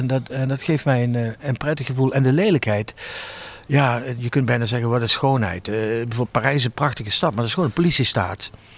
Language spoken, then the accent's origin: Dutch; Limburg, Netherlands; now in Tilburg, Netherlands; Ik ben hier gekomen en ik kwam dus uit Limburg. Ik ging uit voordat ik hier kwam in Maastricht en zo.